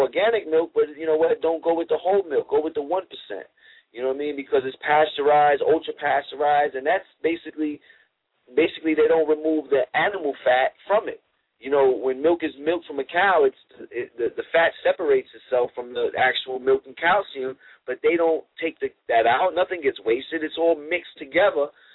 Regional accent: United States; And, you know, I'm an American. I love this country.

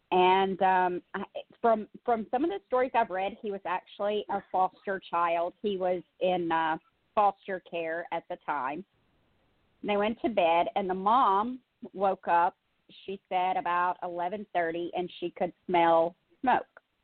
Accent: Tennessee, United States; it comes from my home state of Tennessee.

